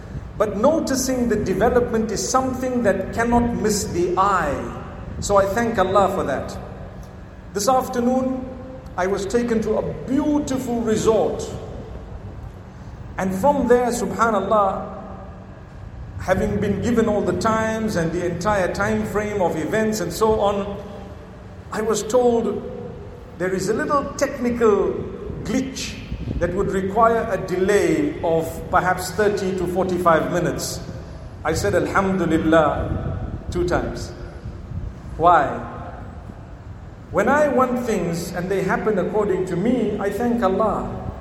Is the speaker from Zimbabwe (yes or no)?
yes; Zimbabwe; You know, when I tell people I come from Zimbabwe, They ask me, do you have lions and elephants in your backyard?